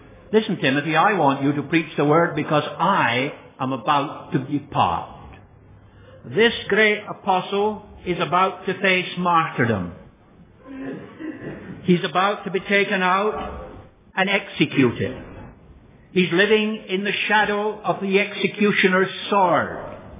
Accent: Australia; I'm an Australian with a passport to prove it.

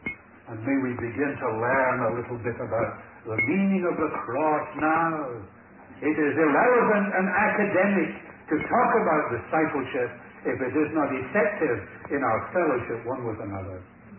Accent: Scotland, United Kingdom; Here I am from Scotland, would you believe it?

